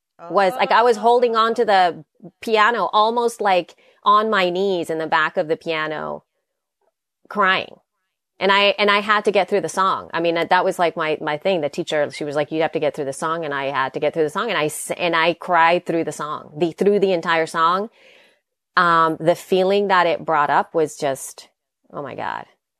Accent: El Salvador; English is a second language; And then I'm from El Salvador. English is my second language.

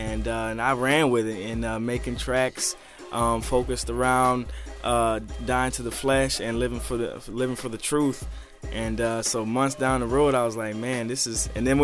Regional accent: Chicago, Illinois, United States; Well, I'm from Chicago. So I know about the snow up there and the wind up there, but I haven't been up there in so long.

